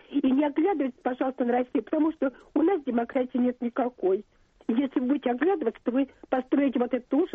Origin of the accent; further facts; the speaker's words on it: Poltava, Poltava Oblast, Ukraine; born there; я родилась на Украине, в Полтаве, и, конечно, у меня особая тоска. Тоска по этой родине.